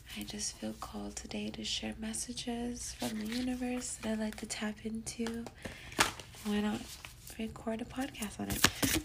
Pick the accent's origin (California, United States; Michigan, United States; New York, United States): California, United States; Los Angeles; I'm from Los Angeles, born and raised.